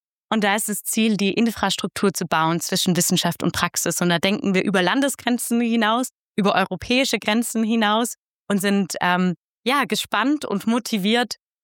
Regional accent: Baden-Württemberg, Germany; Das habe ich auch ein bisschen als Schwäbin lernen müssen.

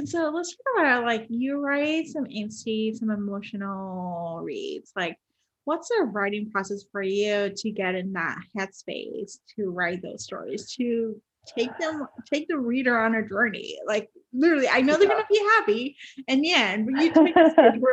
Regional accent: Puerto Rico; moved away as an adult; also born or lived in New York; But I grew up in Puerto Rico. Like, I was like, my family still lives there.

